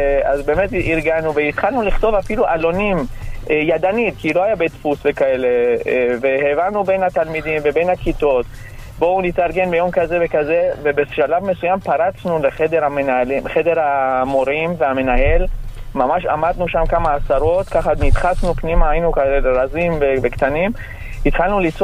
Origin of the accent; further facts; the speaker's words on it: Iran; now in Israel; כי אני גדלתי באיראן כנער, כילד